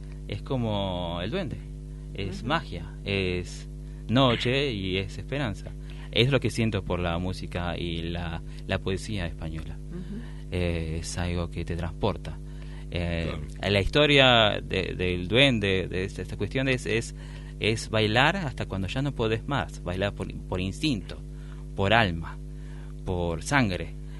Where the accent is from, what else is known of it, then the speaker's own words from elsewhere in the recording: Argentina; No, soy argentino.